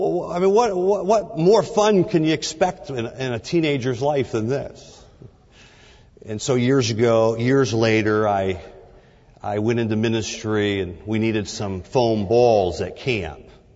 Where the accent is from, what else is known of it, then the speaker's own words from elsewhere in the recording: Detroit, Michigan, United States; I grew up in the Detroit area